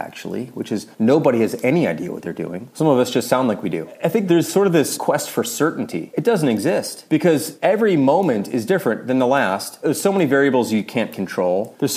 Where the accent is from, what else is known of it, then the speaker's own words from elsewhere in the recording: Midwest, United States; Maybe it's a Midwestern upbringing. I grew up in the Midwest in the US.